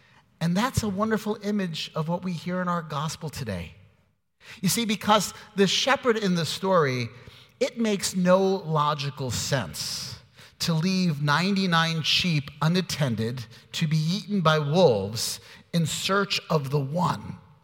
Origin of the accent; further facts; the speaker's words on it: New York, United States; he's from New York, I was from New York.